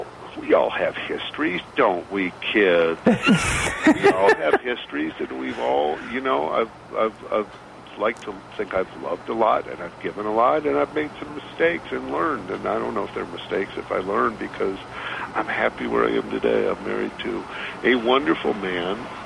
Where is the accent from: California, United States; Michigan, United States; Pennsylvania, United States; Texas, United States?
Michigan, United States; Flint; I spend most of my time between L.A. and New York, but I grew up in Flint, Michigan, and I'm kind of a guy of the people